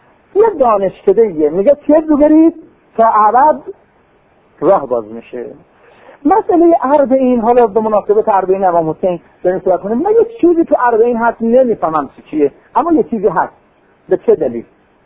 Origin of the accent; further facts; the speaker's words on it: Iran; تا فهمید ما ایرانی هستیم